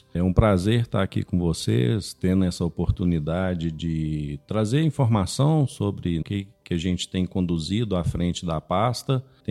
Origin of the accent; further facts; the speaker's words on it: Brazil; A gente, como brasileiro, a gente sempre reclama muito da corrupção